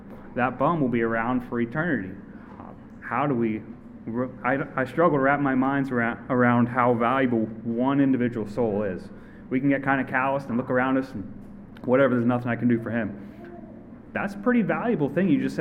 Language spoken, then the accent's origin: English; United States; We grew up here in America, and it's given that life has value.